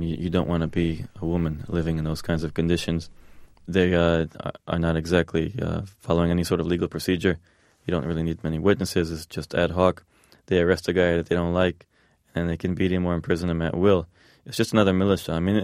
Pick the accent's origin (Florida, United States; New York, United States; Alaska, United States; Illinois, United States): New York, United States; Born and raised in New York. My father was born in Iran